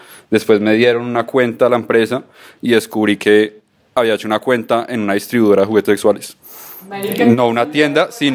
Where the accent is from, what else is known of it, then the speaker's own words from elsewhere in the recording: Bogotá, Colombia; Yo estaba en Medellín, yo soy de Bogotá.